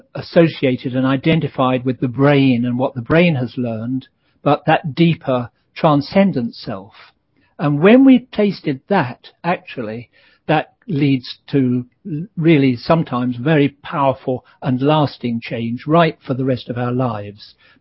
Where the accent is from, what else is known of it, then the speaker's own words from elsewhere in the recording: England, United Kingdom; I'm male, I'm English, I'm a journalist, I'm a family man.